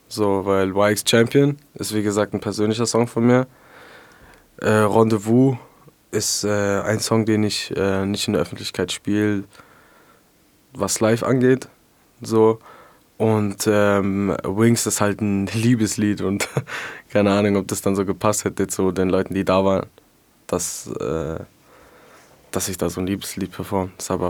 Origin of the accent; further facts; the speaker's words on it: Schwäbisch Hall, Baden-Württemberg, Germany; wir sind aus Schwäbisch Hall und ich freue mich heute hier zu sein.